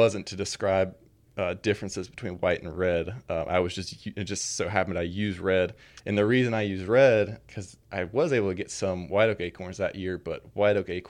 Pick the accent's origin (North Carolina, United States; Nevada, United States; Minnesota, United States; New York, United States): North Carolina, United States; Like I said, I grew up in North Carolina. I went to NC State for wildlife science